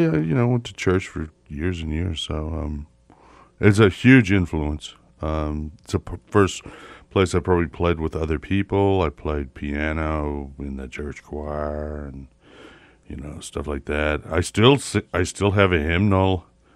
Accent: Texas, United States; So you know, I grew up in that guilt-ridden, you know, mess in Texas, where I'm from.

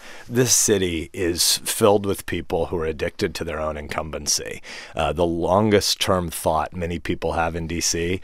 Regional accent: Nebraska, United States; I'm from a farm town that, when I was a kid, was about an hour outside of Omaha. Now it's about 20 minutes outside of Omaha.

